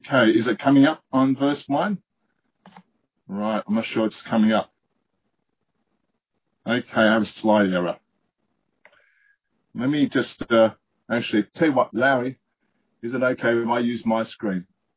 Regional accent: Australia; we might call ourselves an Aussie Christian. And the emphasis is strong again on being Aussie.

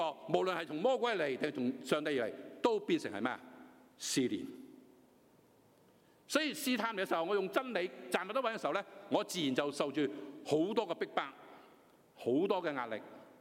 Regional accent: China; 我中國人都講噶，天將降大任於斯人也

